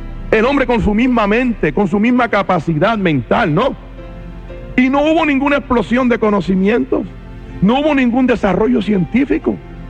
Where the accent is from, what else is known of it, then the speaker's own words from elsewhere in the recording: Carolina, Puerto Rico; tiene que ir a mi pueblo, a Carolina, tiene que meterse a la casa mía de tantas casas que hay en Carolina.